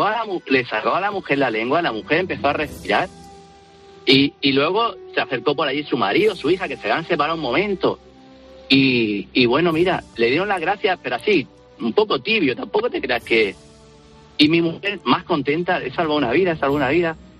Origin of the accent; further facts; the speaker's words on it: Cieza, Region of Murcia, Spain; Soy de Cieza.